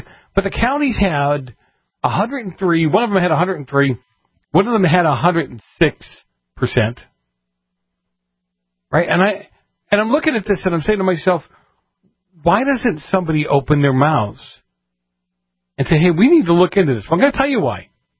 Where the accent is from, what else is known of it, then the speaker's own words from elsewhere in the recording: Massachusetts, United States; in my home state, in my old stomping grounds, Dunkin' Donuts has just gone out of their minds. I mean, isn't New England, isn't Boston, isn't Massachusetts supposed to be like the patriot place in the country?